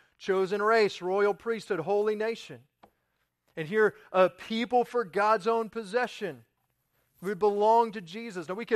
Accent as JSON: {"language": "English", "region": "West Virginia", "country": "United States", "said": "because I'm from West Virginia."}